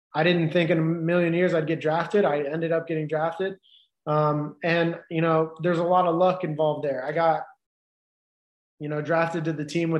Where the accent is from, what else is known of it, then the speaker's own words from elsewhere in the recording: United States; I got into football because, one, I'm an American, right?